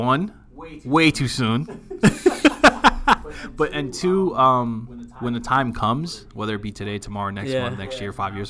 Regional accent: Philippines; Well, I'm Filipino.

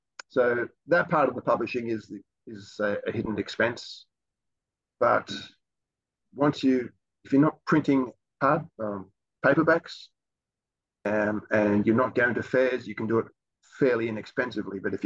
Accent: Australia; It's probably like Comic Cons they have around the world, but being Australian, they call it Oz Comic Con.

